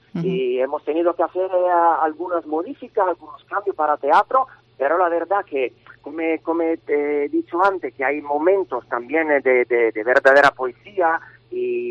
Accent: Italy; Spanish is a second language; Yo vivo en Italia, correcto, pero siempre estoy trabajando en los teatros en varios sitios, pero soy italiano

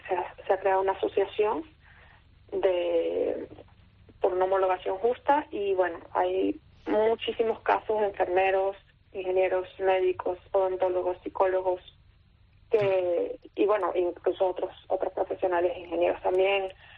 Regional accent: Venezuela; moved away as an adult; now in Spain; Mira, yo obtuve mi título en Venezuela. Soy venezolana, también soy portuguesa, pero el título lo obtuve en Venezuela en el año 2008.

